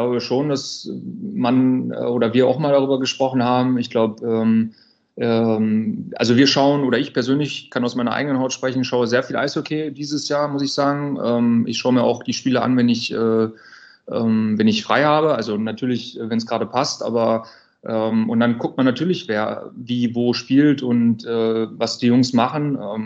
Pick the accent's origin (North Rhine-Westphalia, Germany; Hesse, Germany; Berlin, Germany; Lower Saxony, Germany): North Rhine-Westphalia, Germany; ich komme halt aus NRW.